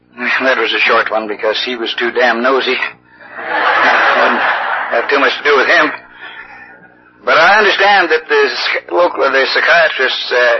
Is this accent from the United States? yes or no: no; British Columbia, Canada; But I come from British Columbia, which some of you may not be up on your geography. It's Canada's most westerly province.